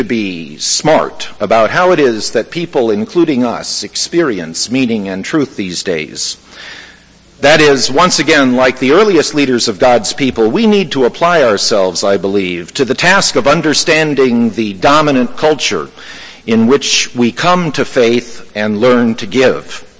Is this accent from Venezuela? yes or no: yes; Venezuela; I grew up in Venezuela. And I learned much from the culture there.